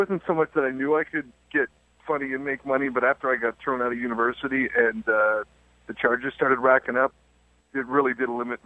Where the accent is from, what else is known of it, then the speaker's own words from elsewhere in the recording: Toronto, Ontario, Canada; I'm also from Toronto. So Toronto is, probably as American city, you know, in Canada that there is, you know, 3 million people, you know, very diverse population.